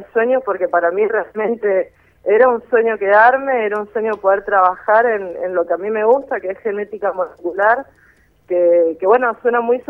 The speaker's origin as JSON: {"language": "Spanish", "region": "Misiones", "country": "Argentina", "tie": "born or raised there", "said": "poder hacer lo que me gusta y hacerlo cerquita de mi casa, en Misiones, en mi tierra colorada"}